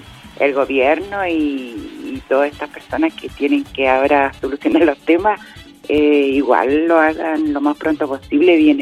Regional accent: Temuco, Araucanía, Chile; born there; now in Lirquén, Chile; Yo nací en Temuco y después mi mamá me trajo a estos lados. Pero yo ¿ya? me vine acá hace 26 uh-huh, años

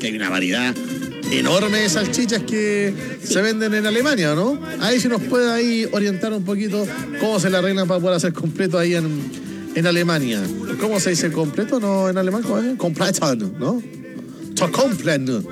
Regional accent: Chile; los que vivimos, los que nacimos, los que nos criamos acá en Chile y nos criamos con el completo

